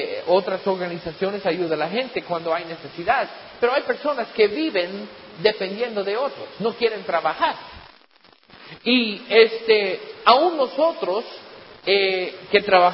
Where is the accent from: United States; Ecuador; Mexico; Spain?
United States; Dependemos, algunos, especialmente en los Estados Unidos, en mi país, hay muchos que dependen del gobierno.